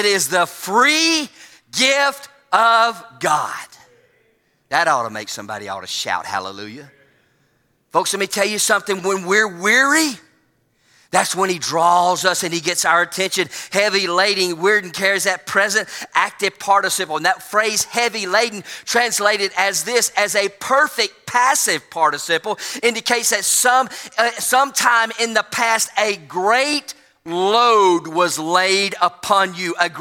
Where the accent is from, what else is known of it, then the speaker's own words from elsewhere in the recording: Alabama, United States; Please forgive me, but I'm from Alabama.